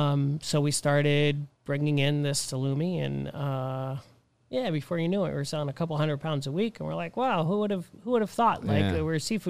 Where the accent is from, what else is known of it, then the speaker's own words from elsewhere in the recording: Boston, Massachusetts, United States; So I'm originally from Boston, as we spoke about, and I called some friends in Boston